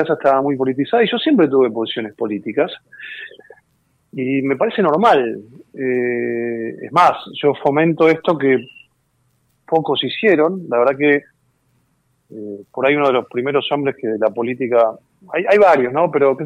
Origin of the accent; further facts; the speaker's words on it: Argentina; yo soy argentino.